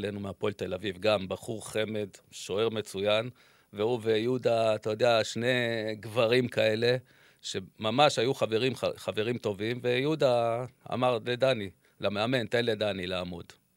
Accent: Jerusalem, Jerusalem District, Israel; born there; קטמון, אני נולדתי שם. אני נולדתי צמוד למגרש, רחוב התפירה.

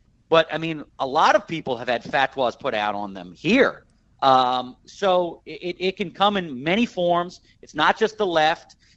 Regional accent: Philadelphia, Pennsylvania, United States; So, look, I'm Irish guy from Philly.

